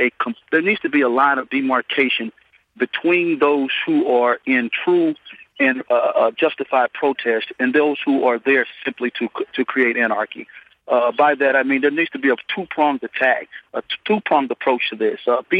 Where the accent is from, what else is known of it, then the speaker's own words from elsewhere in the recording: Huntsville, Alabama, United States; now in Nashville, United States; Having grown up here in the South, I'm in Nashville, Tennessee now. I grew up in Huntsville, Alabama.